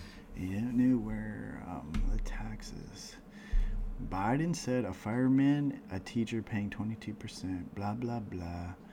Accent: Canada; Sorry saying you guys, because I'm from Canada, so I refer to Americans as you guys.

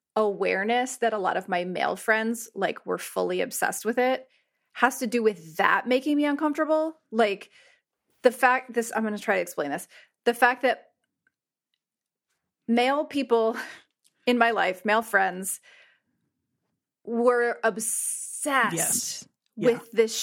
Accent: United States; as a female identified person growing up in the United States, I feel the threat of violence from men on a daily basis.

